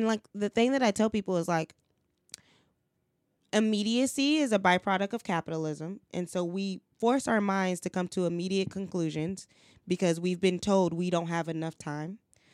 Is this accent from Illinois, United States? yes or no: yes; Chicago, Illinois, United States; also born or lived in Memphis, Tennessee; I have to constantly like let people know, as someone who's raised in Memphis, Tennessee, and Chicago